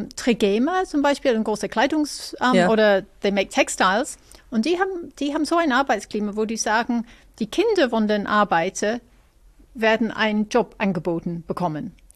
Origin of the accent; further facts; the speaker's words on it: Ireland; German is a second language; weil ich komme aus Irland und dann für mich ist Deutsch ein bisschen, immer noch ein bisschen holperig manchmal